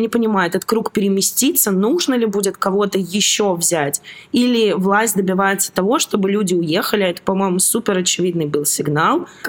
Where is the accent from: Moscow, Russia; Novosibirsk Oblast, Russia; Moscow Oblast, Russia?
Novosibirsk Oblast, Russia; Novosibirsk; moved away; И даже тогда я скучала по людям. Я из Новосибирска